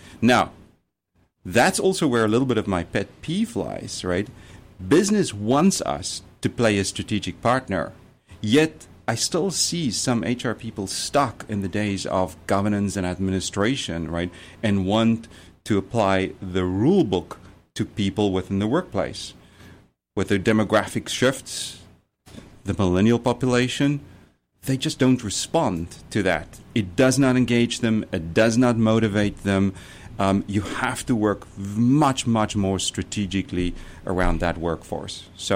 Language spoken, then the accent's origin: English; South Africa; Because I'm from South Africa, and then it was legal to work at one.